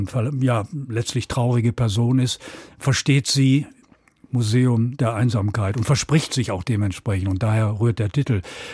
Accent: North Rhine-Westphalia, Germany; Ich bin aufgewachsen im Ruhrgebiet in einer Arbeitersiedlung, in der es sehr rau zuging.

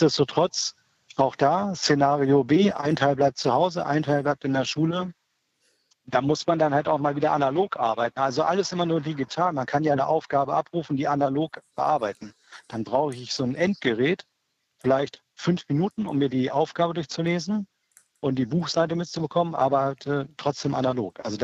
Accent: Lower Saxony, Germany; Ich komme aus dem Landkreis Harburg

